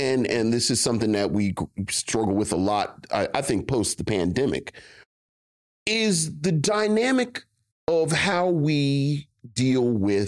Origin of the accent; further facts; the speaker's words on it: Baltimore, Maryland, United States; But I grew up in Baltimore. And my black uncle told me, you got to be real easy with Hopkins.